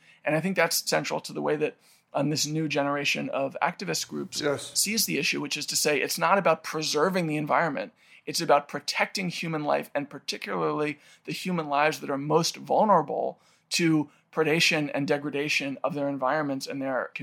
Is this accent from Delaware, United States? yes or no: no; New York, United States; I grew up in New York, so I lived in a city, felt that I was really protected from the forces of nature.